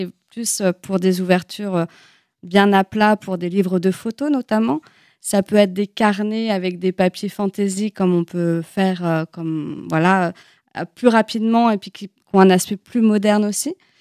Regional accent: Pays de la Loire, France; je suis originaire de Mayenne, j'ai fait mes études à Nantes en histoire de l'art.

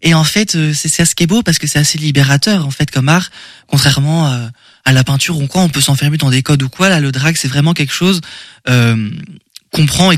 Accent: Angers, Pays de la Loire, France; Je suis originaire d'Angers, mais ça fait que 2 ans.

